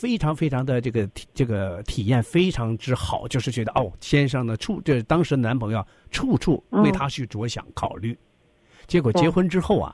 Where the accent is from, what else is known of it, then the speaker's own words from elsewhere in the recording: Northeast China, China; 特别是你知道我们东北人啊